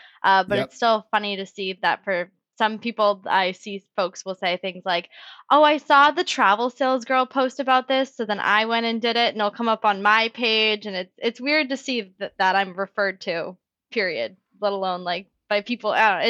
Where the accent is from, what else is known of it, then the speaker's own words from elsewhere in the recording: Massachusetts, United States; Yeah, I grew up in the North Shore of Massachusetts. So for anyone not from Massachusetts, that is basically anything 15 minutes or more north of Boston up to the Maine or New Hampshire border.